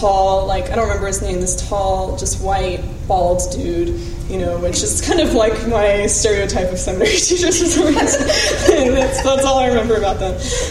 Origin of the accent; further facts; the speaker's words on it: Japan; also born or lived in United States; I was born in Japan, and I grew up between Japan and different places in the United States, back and forth as well.